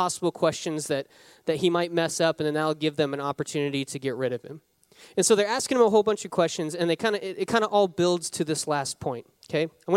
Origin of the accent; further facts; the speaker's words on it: Wyoming, United States; also born or lived in Nova Scotia, Canada; So I grew up in Wyoming. You guys know that. And then I lived in super rural Nova Scotia, Canada.